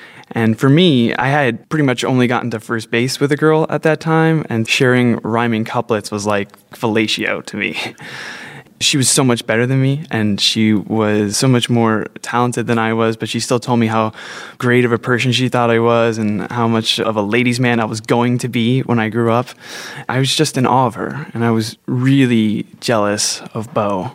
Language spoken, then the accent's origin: English; New Jersey, United States; Growing up in New Jersey, I was a late bloomer, or a little pussy, as they used to call me in school.